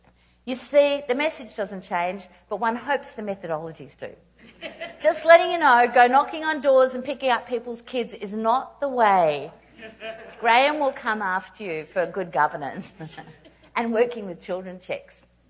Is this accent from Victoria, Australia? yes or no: no; Brisbane, Queensland, Australia; born there; I was born in Brisbane in a place called Kalanga.